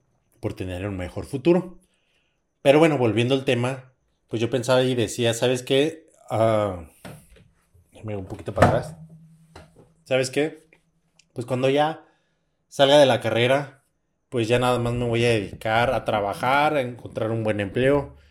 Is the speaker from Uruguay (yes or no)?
no; San Francisco del Rincón, Guanajuato, Mexico; yo me tengo que regresar a mi casa en San Francisco del Rincón, Guanajuato. Para aquellos que no saben, pues yo soy San Francisco del Rincón, en Guanajuato, México